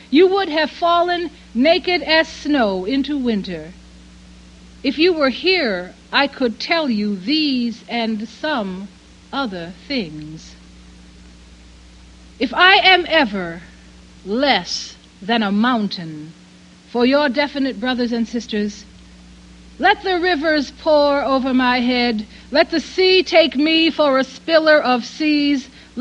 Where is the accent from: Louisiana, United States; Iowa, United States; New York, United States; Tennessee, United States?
New York, United States; Buffalo; I grew up in Buffalo, New York